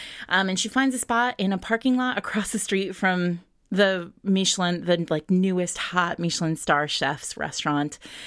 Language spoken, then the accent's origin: English; New England, United States; See, this is me. This is a New Englander.